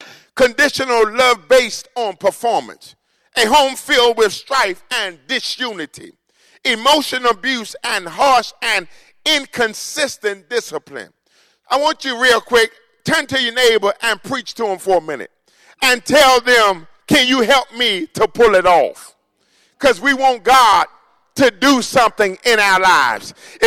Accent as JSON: {"language": "English", "country": "United States", "tie": "born or raised there", "said": "But I'm so glad that I'm an American, born and bred in the United States of America."}